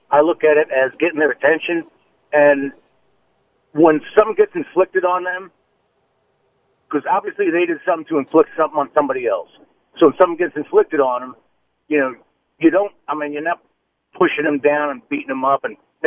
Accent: New York, United States; I grew up in New York. I'm in my early 60s, and I went to Catholic school

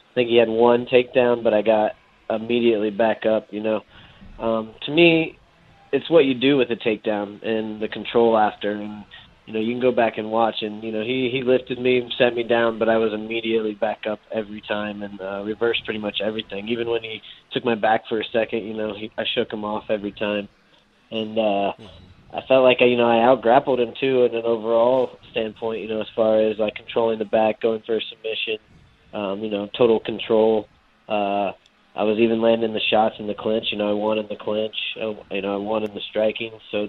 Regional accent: Indiana, United States; moved away; I guess I'm originally from Indiana, so I know a little bit. I've been out here in Arizona like 6-7 years

